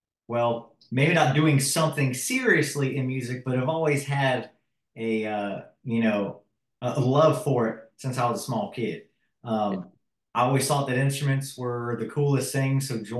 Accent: Charleston, South Carolina, United States; Born and raised in Charleston, actually on James Island. There's not a whole lot of us natives left.

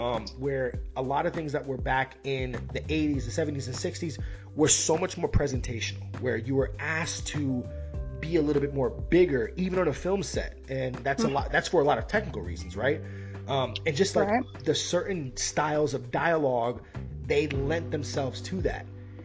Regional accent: New York, United States; also born or lived in Miami; one, I was born in Miami, so it's like, how you get out of Miami not watching Scarface? And then okay. I moved to New York when I was in the fourth grade

